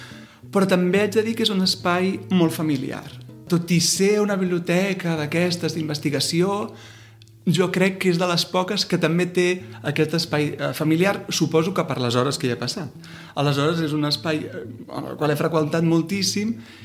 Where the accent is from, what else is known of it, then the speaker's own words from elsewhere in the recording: Catalonia, Spain; la recordo perfectament perquè jo sóc del Penedès